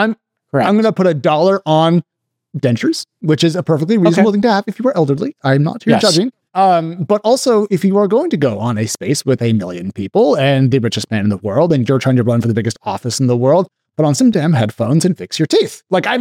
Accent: Oregon, United States; I grew up in Oregon. I am familiar with the hippies.

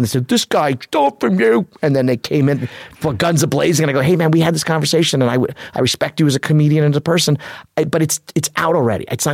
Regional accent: New Orleans, Louisiana, United States; Like I'm growing up in New Orleans where my parents are like, look, you know, tits are over there.

